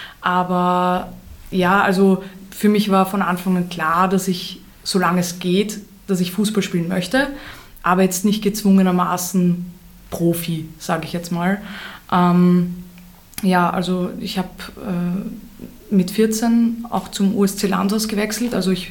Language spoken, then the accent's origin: German; Lower Austria, Austria; Ich hab dann auch beim LAZ gespielt bei den Burschen, weil bei uns in Niederösterreich gab es kein MLZ.